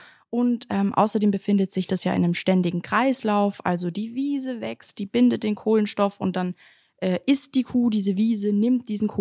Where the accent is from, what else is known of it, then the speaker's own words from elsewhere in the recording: Stuttgart, Baden-Württemberg, Germany; now in Austria; Aber ich komme ja aus Stuttgart und für mich ist Vorarlberg doch tendenziell eher Land.